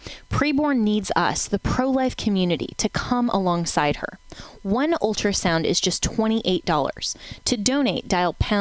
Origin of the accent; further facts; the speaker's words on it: Florida, United States; Governor Ron DeSantis of my home state of Florida